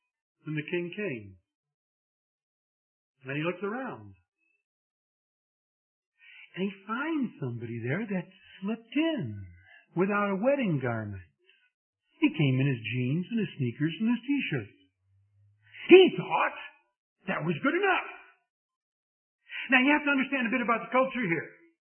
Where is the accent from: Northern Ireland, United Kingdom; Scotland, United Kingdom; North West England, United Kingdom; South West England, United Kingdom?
Scotland, United Kingdom; Maybe it's because I'm Scottish.